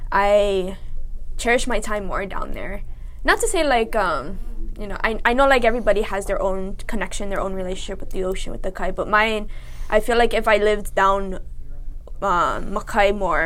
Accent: Kula, Hawaii, United States; I've always been a fan of the ocean. You know, I grew up in Kula too.

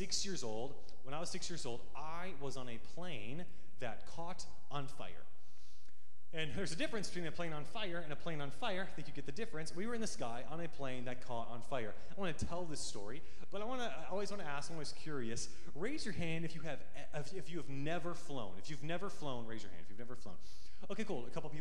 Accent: Atlanta, Georgia, United States; I'm from Atlanta, Georgia.

